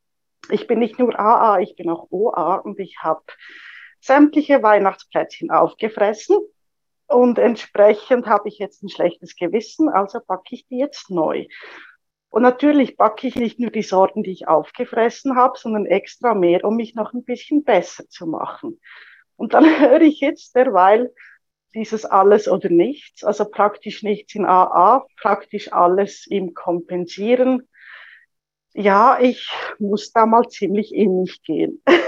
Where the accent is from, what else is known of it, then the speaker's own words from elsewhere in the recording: Switzerland; ich komme aus der Schweiz und bin eine Alkoholikerin.